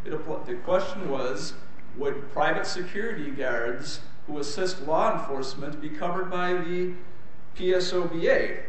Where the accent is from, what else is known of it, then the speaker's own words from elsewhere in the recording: Minneapolis, Minnesota, United States; I think a hypothetical that would help illustrate that is in my hometown in Minneapolis, we have several small private colleges that employ their own on-campus security.